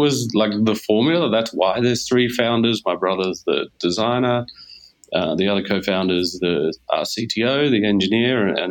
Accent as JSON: {"language": "English", "town": "Hobart", "region": "Tasmania", "country": "Australia", "tie": "born or raised there", "also_born_or_lived": "England", "moved": "as an adult", "said": "So I grew up in Hobart."}